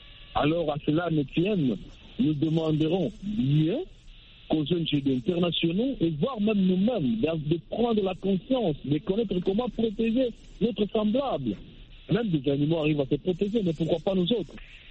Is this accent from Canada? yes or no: no; DR Congo; chez nous en RDC